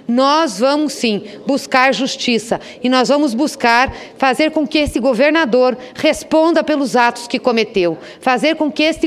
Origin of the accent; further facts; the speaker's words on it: Paraná, Brazil; Me sinto envergonhada de subir nessa tribuna como paranaense pelo que eu assisti ontem no meu estado.